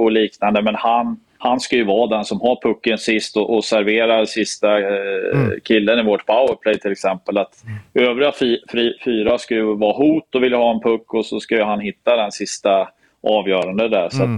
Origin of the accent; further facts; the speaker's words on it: Åre, Jämtland County, Sweden; born there; Jag är ju född i Åre. Jag har en mamma som är från Stockholm, så jag är halva släkten därifrån. Pappa är uppvuxen i Kungsbacka, så att, och bott i Göteborg i, vad det nu är, över 20 år.